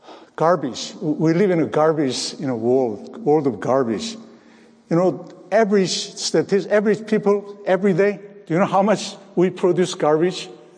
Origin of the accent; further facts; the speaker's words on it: South Korea; English is a second language; when I was about 10-year-old, I learned this word spare because at that, you know, I'm from Korea. We don't study, learn English at the time.